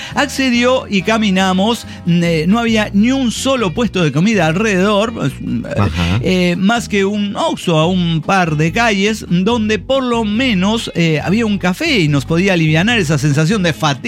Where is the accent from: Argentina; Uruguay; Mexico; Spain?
Mexico; es que soy mexicana